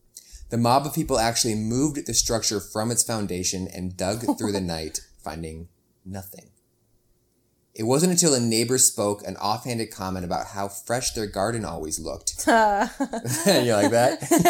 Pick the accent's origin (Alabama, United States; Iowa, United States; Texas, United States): Iowa, United States; I can say that because I'm from Iowa.